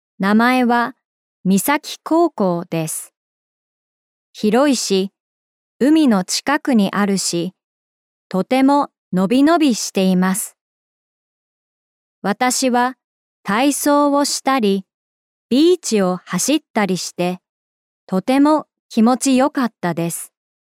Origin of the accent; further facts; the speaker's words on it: United Kingdom; Japanese is a second language; でも私はイギリス人ですから日本でスコーンを食べてちょっとおかしいと思いました。